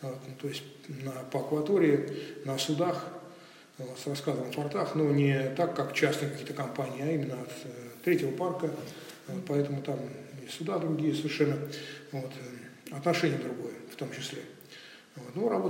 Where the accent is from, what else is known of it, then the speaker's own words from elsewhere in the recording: Kronstadt, Saint Petersburg, Russia; Поскольку я коренной кронштадтец, я очень люблю свой город